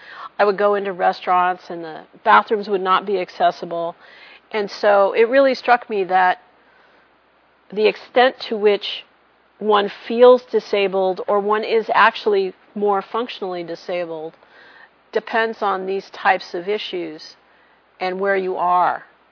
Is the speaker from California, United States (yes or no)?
yes; San Mateo, California, United States; And I grew up in San Mateo, which is about 15 miles up the road from Stanford.